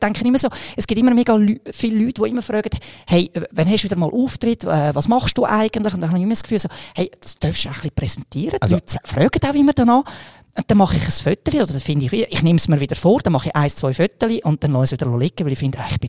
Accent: Aargau, Switzerland; Also als Aargauer, oder?

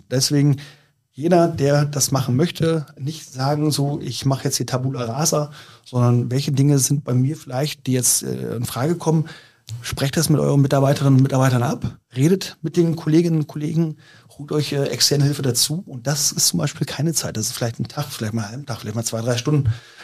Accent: Bentheim, Lower Saxony, Germany; ursprünglich komme ich aus Bentheim. Bentheim ist etwa 30 Kilometer von hier entfernt.

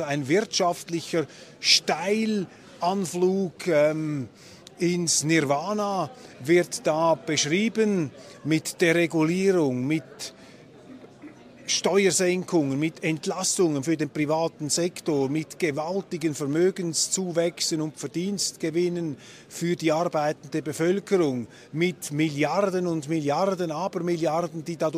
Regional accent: Switzerland; Aber als Schweizer haben wir hier ja auch den kritisch geschärften Blick.

